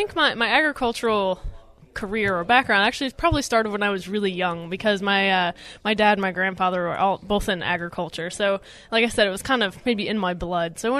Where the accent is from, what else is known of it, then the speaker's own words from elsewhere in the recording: Nebraska, United States; born there; and I was born in Nebraska. So I did have a cornfield in my backyard, and I still actually remember those days.